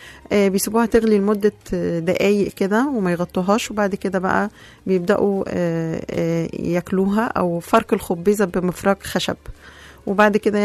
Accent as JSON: {"language": "Arabic", "country": "Egypt", "said": "احنا كمصريين"}